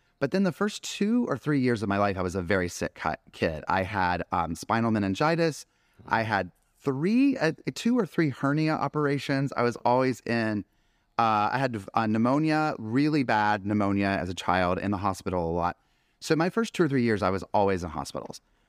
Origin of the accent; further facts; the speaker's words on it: North Carolina, United States; growing up in North Carolina, where, I grew up in a small town that I sort of say, like, it's, I've said before, it's like Burbank with barbecue.